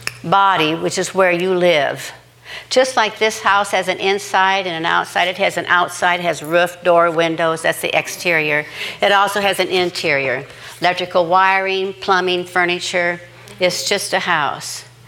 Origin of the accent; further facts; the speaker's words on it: Nebraska, United States; It's just like when I grew up in Nebraska, and I always loved my garden. I had a big garden. I lived out in the country.